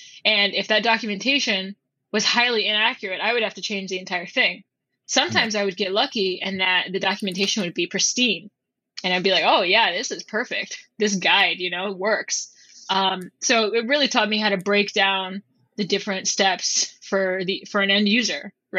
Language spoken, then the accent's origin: English; San Antonio, Texas, United States; I grew up in San Antonio, Texas, which is 68% Hispanic and like 25 or something, maybe less than that, actually, Black.